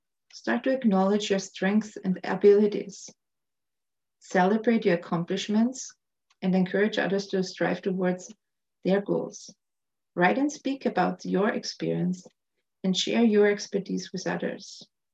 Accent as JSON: {"language": "English", "country": "Austria", "tie": "born or raised there", "second_language": "English", "moved": "as an adult", "lives_now": "Canada", "said": "I was born and raised in Austria and moved to Canada in my early 20s. I have now lived longer in Canada than in Austria, yet I don't feel like I'm a true Canadian since I wasn't born here."}